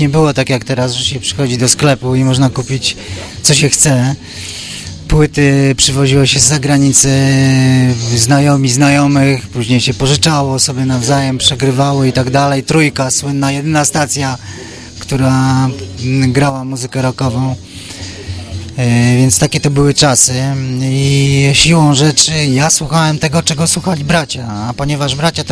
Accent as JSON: {"language": "Polish", "town": "Warsaw", "region": "Masovian Voivodeship", "country": "Poland", "tie": "born or raised there", "said": "Urodziłem się, mieszkałem w Warszawie. Tam nie było żużla."}